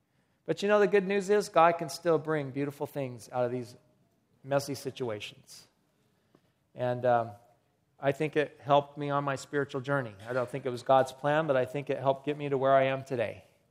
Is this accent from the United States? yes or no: yes; Colorado, United States; So I grew up in Colorado, beautiful state.